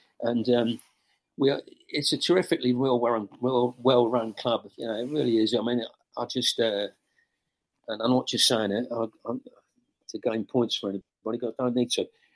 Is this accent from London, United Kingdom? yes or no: yes; London, United Kingdom; I was brought up in London. I played at Fulham, and my brother played for Wimbledon. So, I was more a London boy, you know, more than anything, and moved down to Crawley when I was 16.